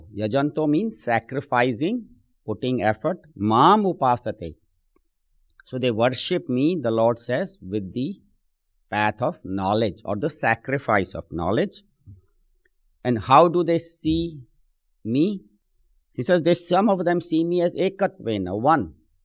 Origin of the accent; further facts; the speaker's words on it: Mumbai, Maharashtra, India; I remember I grew up in Bombay